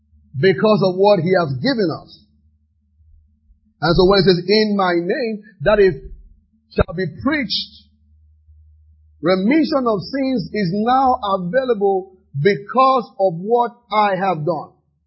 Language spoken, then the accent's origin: English; Ibadan, Oyo, Nigeria; I am not from Ibadan, but I'm also from Ibadan because I grew up there. In fact, for years, people used to assume I was from Ibadan because many jokes I used to make, I use Ibadan accent.